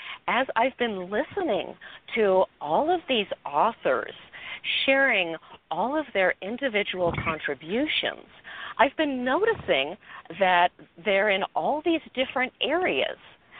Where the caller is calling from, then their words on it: California, United States; I too am in sunny Southern California. However, I live up in the mountains.